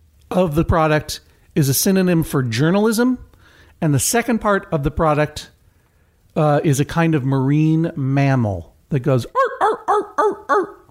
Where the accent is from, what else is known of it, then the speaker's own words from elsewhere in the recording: Brookline, Massachusetts, United States; My hometown!